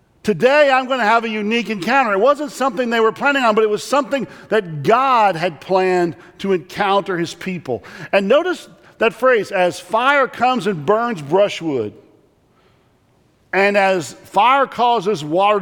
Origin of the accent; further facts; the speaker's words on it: Texas, United States; I grew up in Texas, and we experienced drought a lot, but not so much earthquakes.